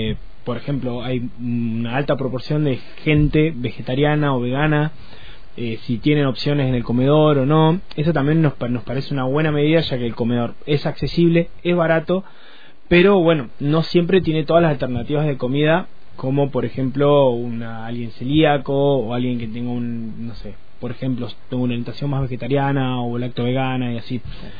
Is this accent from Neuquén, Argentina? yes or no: yes; Junín de los Andes, Neuquén, Argentina; now in Cipolletti, Argentina; Y yo ahora soy de Junín de los Andes, pero soy de Junín de los Andes, pero estoy viviendo en Cipolletti ahora, por la facultad.